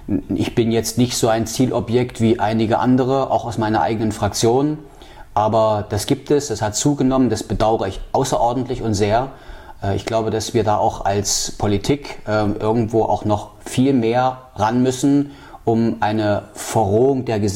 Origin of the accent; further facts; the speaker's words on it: Halle, Saxony-Anhalt, Germany; moved away as an adult; also born or lived in Leipzig; now in Wismar, Germany; ich bin in Halle groß geworden, habe in Leipzig studiert, nach Wismar, nach Mecklenburg-Vorpommern gekommen und habe dann meinen Lebensmittelpunkt 1994 hier aufgeschlagen.